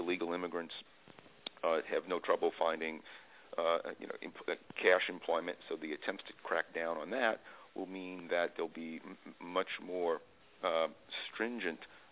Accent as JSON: {"language": "English", "region": "Louisiana", "country": "United States", "tie": "born or raised there", "moved": "as an adult", "lives_now": "Virginia, United States", "said": "I was born and raised in Louisiana. Now I live in Virginia, where I've lived for most of my adult life. I'm an immigrant from Louisiana to Virginia."}